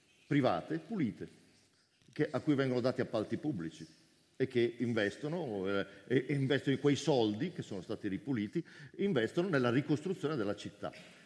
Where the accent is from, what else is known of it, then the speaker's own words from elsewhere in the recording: Cremona, Lombardy, Italy; born there; Sono nato a Cremona, vivo spesso a Roma o nelle Marche, ho una famiglia in Russia